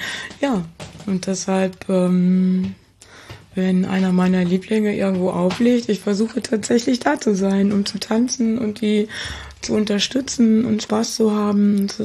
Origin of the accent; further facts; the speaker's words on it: Paderborn, North Rhine-Westphalia, Germany; Ich komme aus Nordrhein-Westfalen. Damals musste man immer fahren. In Paderborn, da wo ich herkomme, gibt's nichts.